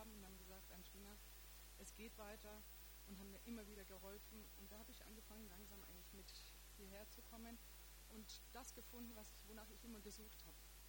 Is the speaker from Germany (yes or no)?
no; Bosnia & Herzegovina; Eigentlich nicht nur aus Kroatien, ich komme aus Bosnien.